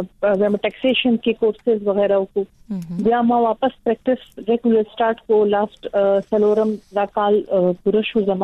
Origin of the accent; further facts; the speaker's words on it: Peshawar, Khyber Pakhtunkhwa, Pakistan; زه په پېښور لوکل یم او زه دلته مطلب دلته پیدا شول